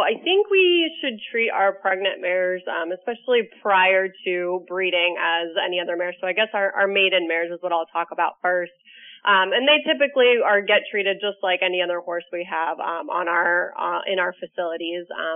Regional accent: Florida, United States; I was raised down in South Florida, and I went to the University of Florida for both undergrad and veterinary school.

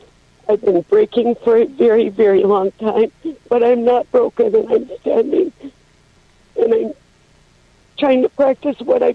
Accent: Wisconsin, United States; I'm from Wisconsin.

